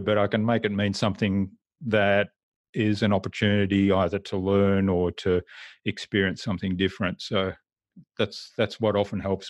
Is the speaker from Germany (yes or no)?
yes; Germany; But I'm from Germany, so I've got lots of friends in Germany.